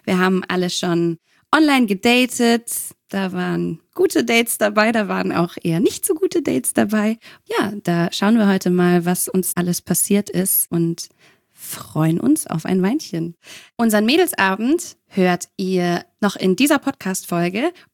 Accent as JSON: {"language": "German", "region": "North Rhine-Westphalia", "country": "Germany", "lives_now": "Offenbach, Germany", "said": "29 Jahre alt. Ich komme ursprünglich aus NRW und wohne jetzt seit 2 Jahren in Offenbach."}